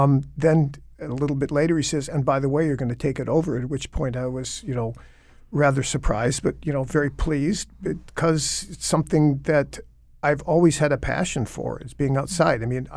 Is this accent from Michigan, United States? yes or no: yes; Michigan, United States; I grew up in Michigan where there's plenty of water